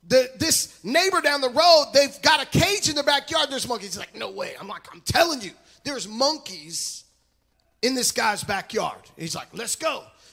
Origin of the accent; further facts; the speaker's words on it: Tampa, Florida, United States; I grew up in Tampa, Florida, y'all, so I'm also a Tampa Bay Buccaneer fan.